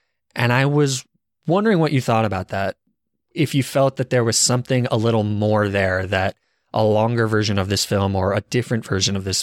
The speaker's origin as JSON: {"language": "English", "region": "Arizona", "country": "United States", "said": "I guess I'm from Arizona, so maybe I'm supposed to pick Tail because they're the desert"}